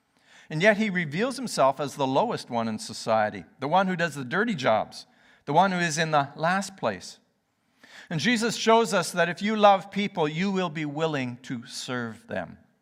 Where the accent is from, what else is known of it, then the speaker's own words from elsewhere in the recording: Canada; I grew up in Canada, in a Baptist church.